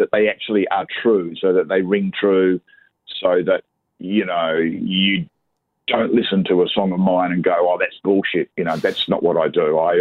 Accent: Australia; I'm an Australian bloke.

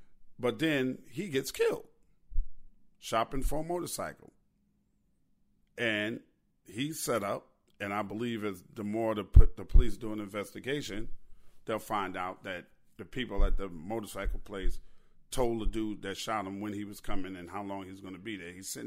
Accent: New York, United States; now in Chicago, United States; now I'm from New York, but I'm working in Chicago right now.

